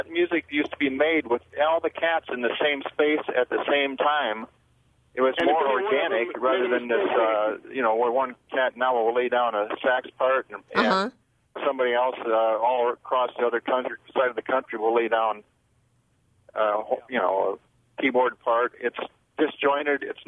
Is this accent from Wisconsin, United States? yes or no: yes; Monroe, Wisconsin, United States; I grew up down around Monroe, Wisconsin, and I played drums in a polka band starting when I was about 11 years old.